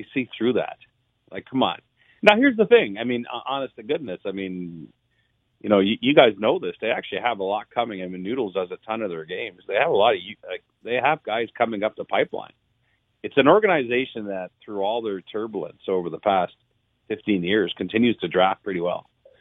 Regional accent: Canada

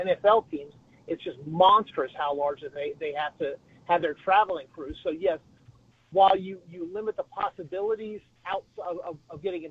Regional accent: Atlanta, Georgia, United States; You know, I'm being from Atlanta.

